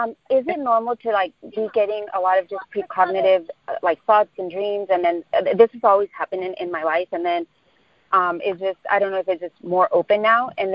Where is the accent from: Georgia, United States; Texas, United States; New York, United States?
Texas, United States; El Paso; also born or lived in Chicago, United States; now in Dallas, United States; We're from Chicago, but we're actually traveling to my hometown of El Paso. I'm in Dallas now, Dallas, Texas, and I'm from the border, Texas, and Chihuahua.